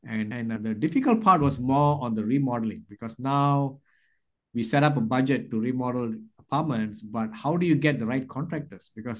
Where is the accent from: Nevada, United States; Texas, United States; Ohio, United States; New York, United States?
Texas, United States; Austin; We are from Austin. My wife and I are from Austin.